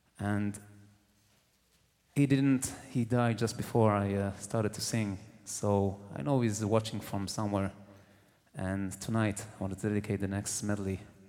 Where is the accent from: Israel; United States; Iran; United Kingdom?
Israel; English is a second language; I want to apologize for my English. You know, I'm from Israel, just arrived just before Shabbos